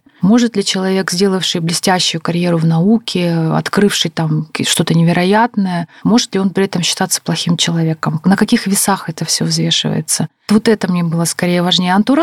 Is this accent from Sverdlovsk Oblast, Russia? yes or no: yes; Yekaterinburg, Sverdlovsk Oblast, Russia; Мне очень хотелось, чтобы было много Свердловска, моего родного города, именно Свердловска, потому что это тоже совсем другой город, не Екатеринбург.